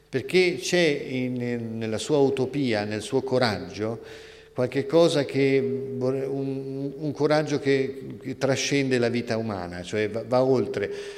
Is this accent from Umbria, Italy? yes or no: yes; Trevi, Umbria, Italy; born there; Io perché sono umbro, è un legame diretto, io sono nato a Trevi molti anni fa e mio papà è di Montone, cioè il paese di Braccio, Forte Braccio, mia mamma è di Perugia, vabbè, era, e quindi sono di generazioni